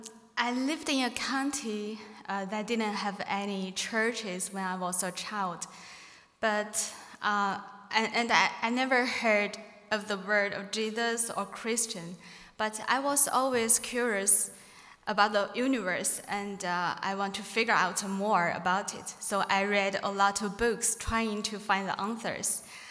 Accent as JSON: {"language": "English", "region": "Inner Mongolia", "country": "China", "second_language": "English", "said": "I come from Inner Mongolia of China, where it's in the very north of China. I am the first Christian in my whole family."}